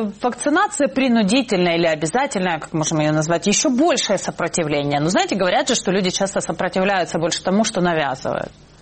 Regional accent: southern Ukraine, Ukraine; я сама родом из Украины, из небольшого городка на юге у страны

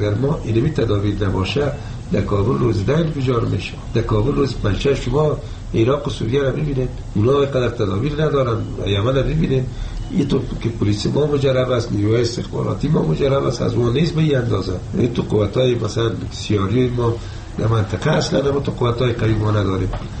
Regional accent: Afghanistan; ما افغان هستیم

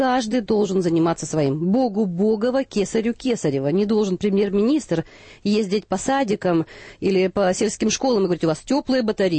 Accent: Ukraine; Я лично, как украинка, не готова еще к передаче своего суверенитета

